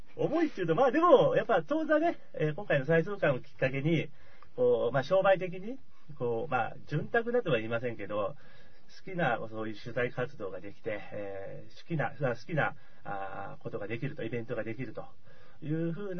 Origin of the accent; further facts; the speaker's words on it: Tokyo, Japan; now in Kyoto, Japan; 僕自身実は東京の出身で